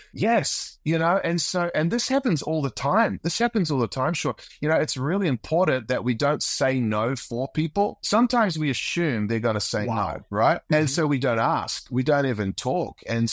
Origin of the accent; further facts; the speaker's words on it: New Zealand; also born or lived in Australia; now in United States; me growing up in New Zealand, Australia, coming to America, Florida